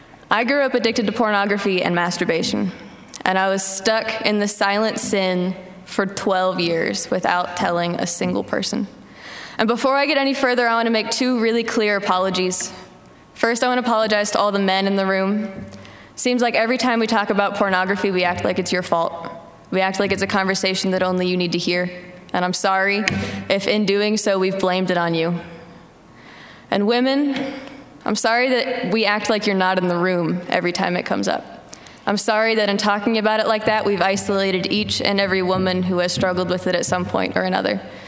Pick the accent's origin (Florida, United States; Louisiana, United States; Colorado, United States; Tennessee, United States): Florida, United States; So I grew up in Florida. I grew up in church. My grandpa's a pastor.